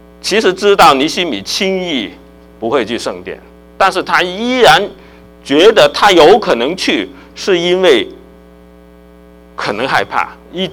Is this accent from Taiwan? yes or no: no; China; 我们中国人哈，大家可能都看过这个啊，《水浒传》